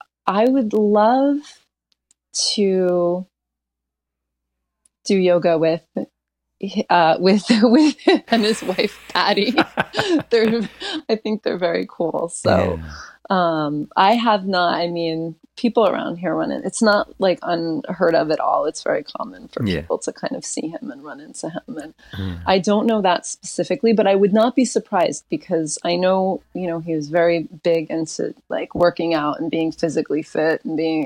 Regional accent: New Jersey, United States; I mean, you know, I'm from New Jersey, so it's not completely new to me. We used to come down here in my like high school younger days to see some music and things like that.

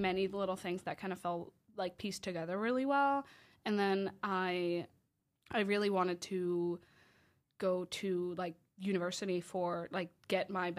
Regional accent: Jönköping, Jönköping County, Sweden; moved away as an adult; now in United States; I grew up in Sweden. I was born and raised in Sweden. I was there for 18 years and then moved to the U.S. to go to college.

